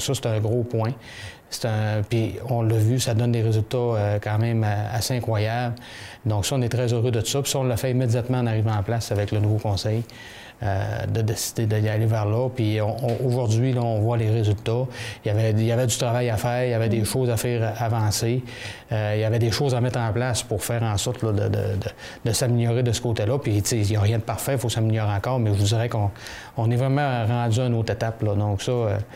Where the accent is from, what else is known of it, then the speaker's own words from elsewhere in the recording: Dolbeau-Mistassini, Quebec, Canada; Tu sais, j'ai toujours demeuré à Dolbeau-Mistassini. Mm. Je suis né à Dolbeau-Mistassini. J'ai toujours été fier de cette ville-là. J'ai toujours aimé cette ville-là.